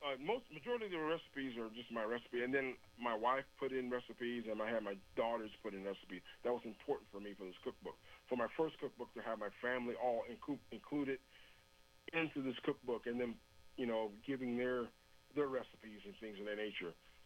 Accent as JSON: {"language": "English", "region": "Iowa", "country": "United States", "said": "I'm from Iowa. I'm from the Midwest."}